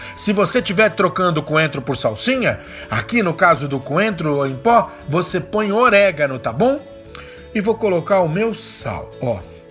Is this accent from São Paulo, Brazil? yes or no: yes; São Paulo, Brazil; eu sou paulistano